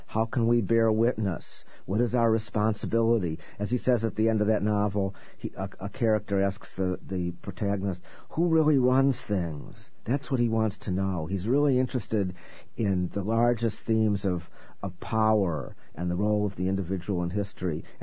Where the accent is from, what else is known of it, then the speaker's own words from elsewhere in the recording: Evanston, Illinois, United States; I'm myself from Evanston. I'm from the comfortable suburbs and grew up in the 60s.